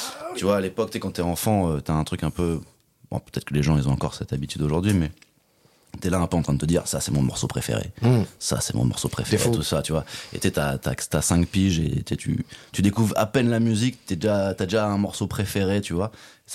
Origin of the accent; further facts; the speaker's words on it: Champs-sur-Marne, Île-de-France, France; Et moi, j'ai grandi dans 77, donc à Champs-sur-Marne.